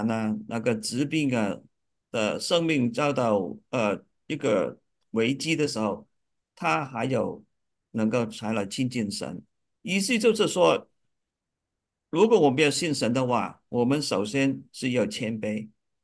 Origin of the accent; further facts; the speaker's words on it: China; 我们中国人有句话，就是以德服人者亡，以利服人者霸。